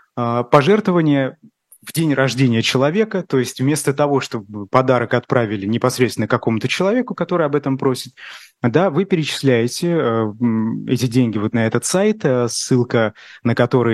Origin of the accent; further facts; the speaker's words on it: Ufa, Bashkortostan, Russia; идут помогать людям в городе Уфа, откуда я родом.